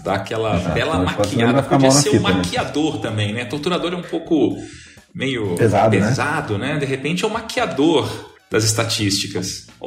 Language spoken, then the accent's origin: Portuguese; Minas Gerais, Brazil; Pô, sou de Minas, cara. Lá era peteca.